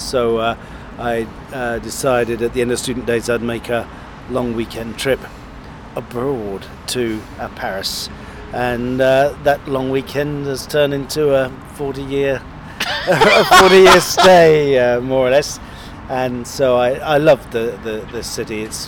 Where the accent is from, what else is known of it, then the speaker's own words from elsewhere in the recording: South West England, United Kingdom; So I grew up in Cornwall, in the countryside, and loved the countryside